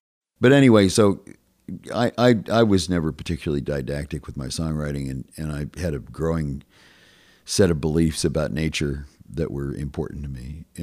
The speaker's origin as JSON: {"language": "English", "region": "Wyoming", "country": "United States", "said": "I mean, I'm from Wyoming, you know. I was raised in a political family, which was a very conservative Republican family."}